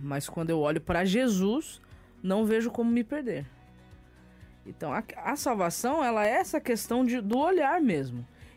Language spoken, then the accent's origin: Portuguese; Mogi das Cruzes, São Paulo, Brazil; born there; Mogi das Cruzes.